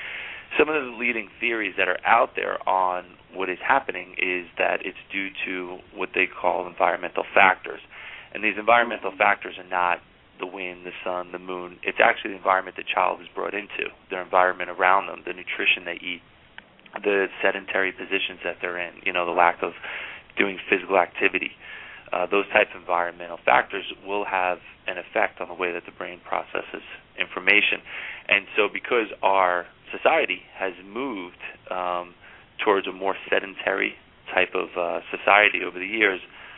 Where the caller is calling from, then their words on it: Pennsylvania, United States; Yeah, I'm actually calling from Pennsylvania. I'm out here at one of my franchise locations working with the staff out here.